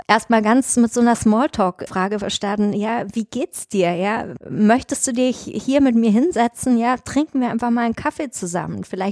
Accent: Munich, Bavaria, Germany; Ich bin tatsächlich ganz echte Münchnerin. Ich komme aus Schwabing, ja, wer hier aus München zuhört.

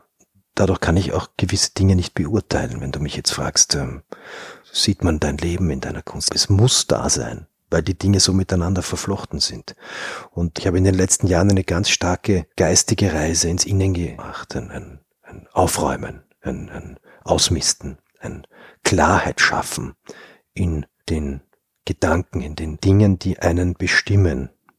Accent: Vienna, Austria; Ich bin ein Österreicher, ganz und gar. Ich bin ein Wiener. Ich bin ein europäischer Wiener

